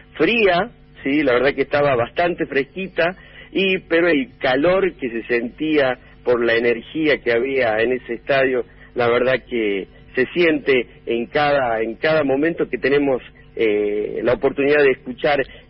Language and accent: Spanish; Jujuy, Argentina; also born or lived in Güemes; soy nacido en Güemes, sí, y desde muy chiquito me vine a vivir acá a Jujuy, donde he crecido, estoy acá